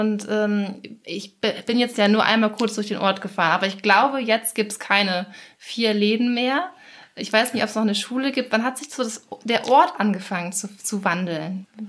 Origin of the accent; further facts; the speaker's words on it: Schleswig-Holstein, Germany; Ich komme ja aus Schleswig-Holstein